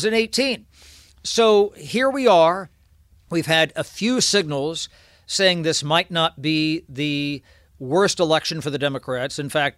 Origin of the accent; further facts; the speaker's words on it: Maryland, United States; because I'm from Maryland, fear the turtle, you know, something like that.